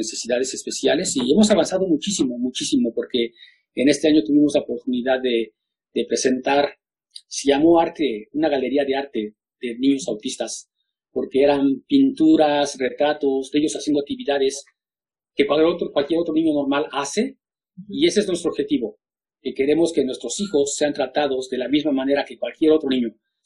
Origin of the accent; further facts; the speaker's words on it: Mexico City, Mexico; Cuando yo era niño y viví y crecí en México, en la Ciudad de México